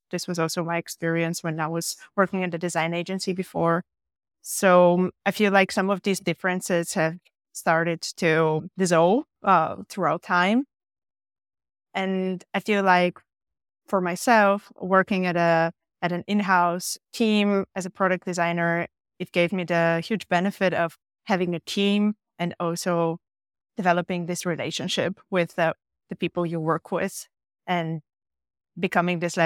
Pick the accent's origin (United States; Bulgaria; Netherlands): Bulgaria; moved away as an adult; now in Berlin, Germany; I come from Bulgaria, and I've been living in Berlin for the last 10 years or so. I came to Berlin to study